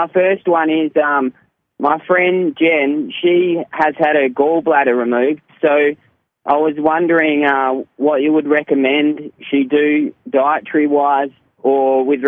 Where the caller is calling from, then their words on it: Perth, Western Australia, Australia; I'm calling from Perth, Western Australia.